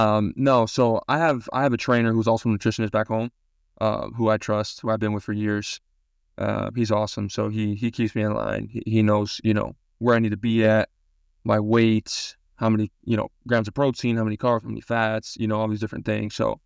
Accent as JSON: {"language": "English", "town": "San Diego", "region": "California", "country": "United States", "tie": "born or raised there", "said": "So again, I grew up in San Diego, grew up a Charger fan, grew up watching Drew Brees."}